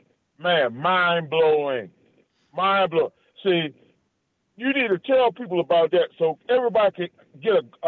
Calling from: Washington, District of Columbia, United States

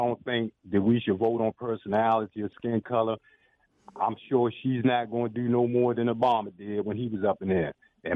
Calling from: Washington, District of Columbia, United States; I'm calling from D.C.

